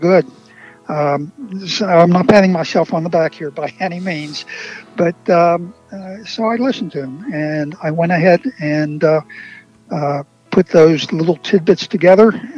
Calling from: Houston, Pennsylvania, United States; I live in southwestern Pennsylvania, near Pittsburgh, a small community called Houston, Pennsylvania.

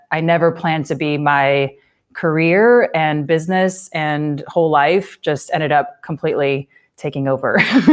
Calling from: Illinois, United States; also born or lived in New York City; We're actually in Southern Illinois right now. We were in New York City for so many years and all my family's out here.

